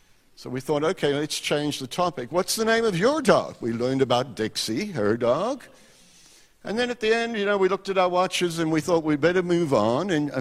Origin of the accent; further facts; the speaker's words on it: South Africa; And we said, "Oh, no, man, we grew up in South Africa."